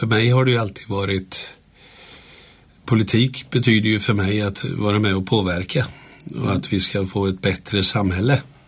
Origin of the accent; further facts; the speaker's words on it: Vimmerby, Kalmar County, Sweden; Nej, jag kommer ju ursprungligen ifrån Vimmerby, så jag är ju smålänning.